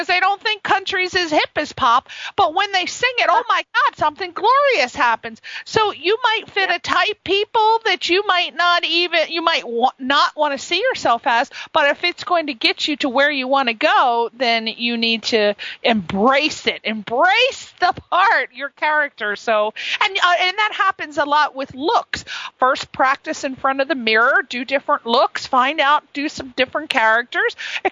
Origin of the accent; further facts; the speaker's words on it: East Coast, United States; I'm from the East Coast, and I moved out here